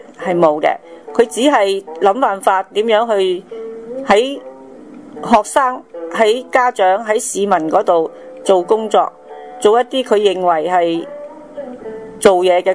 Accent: Hong Kong; 我們香港人可不可以合力承擔問題呢？

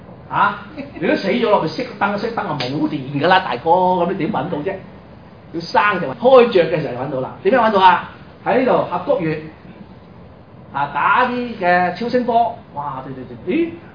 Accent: China; 咁多年來，咁多千年來，我哋中國人已經，你諗下，以前中國考針灸點考㗎？

